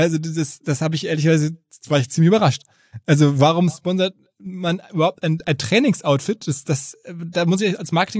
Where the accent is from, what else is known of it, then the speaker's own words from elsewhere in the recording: Essen, North Rhine-Westphalia, Germany; meiner Heimatstadt Essen.